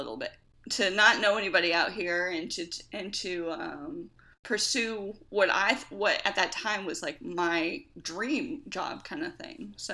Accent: Stockton, California, United States; I grew up in Stockton, California, which is about an hour away from Sacramento and an hour away from San Francisco. It's a very crime heavy town.

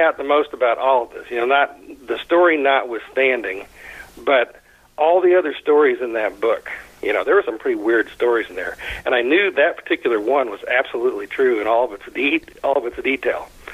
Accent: Paris, Illinois, United States; And it comes from my hometown in Paris, Illinois, which is in the middle of nowhere in central Illinois.

